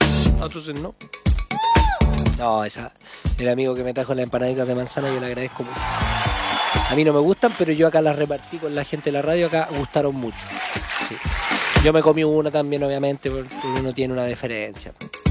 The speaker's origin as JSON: {"language": "Spanish", "country": "Chile", "said": "Yo soy chileno, a mí me gusta chileno."}